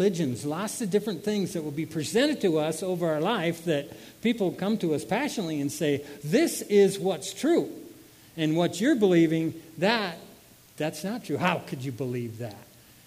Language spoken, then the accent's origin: English; Iowa, United States; there was a big festival in my hometown in this little town in Iowa.